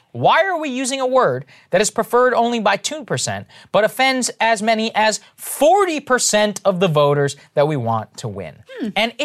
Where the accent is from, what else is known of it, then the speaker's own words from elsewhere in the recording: Texas, United States; I grew up in Texas